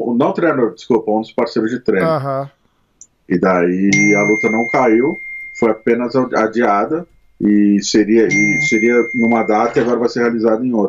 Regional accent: São Paulo, Brazil; Sou de São Paulo.

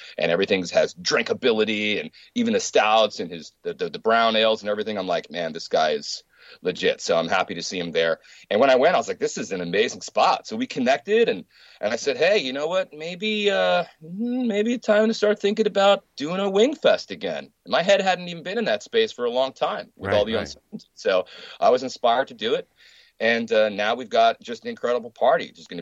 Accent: Oceanside, California, United States; I mean, look, Oceanside is my hometown, man.

